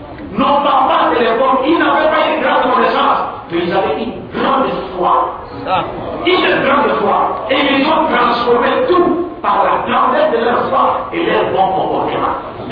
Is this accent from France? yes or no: no; DR Congo; Chez moi, à l'RDC